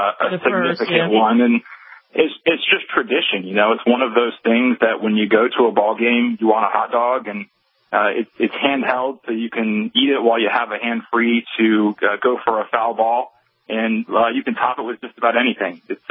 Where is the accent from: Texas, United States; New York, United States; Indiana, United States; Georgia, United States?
Georgia, United States; Atlanta; I'm from Atlanta.